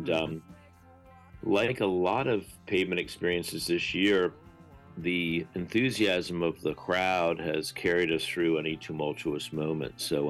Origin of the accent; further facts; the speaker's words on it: United States; Yeah, I mean, as an American, if you want to avoid, like, the perils of assault weapon ownership